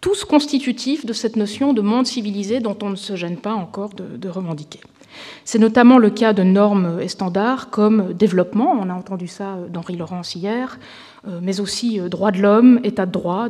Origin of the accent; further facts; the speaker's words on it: Switzerland; Donc je me sens particulièrement honorée d'être reçue en tant que Suissesse aujourd'hui.